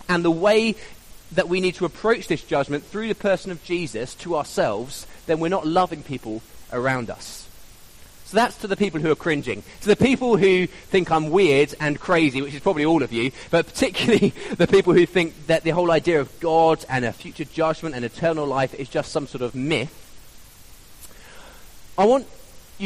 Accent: United Kingdom; we're British and we'll keep it under, most of us might keep it under control, but we'll be seething.

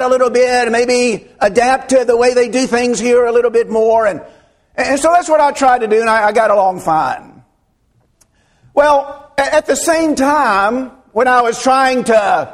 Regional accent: Birmingham, Alabama, United States; also born or lived in Florence, United States; I was born in Florence and in 1957. It's been that long ago. Well, the next year, we moved to Birmingham, and Daddy started preaching at Pleasant Grove, just right over here in the Birmingham area.

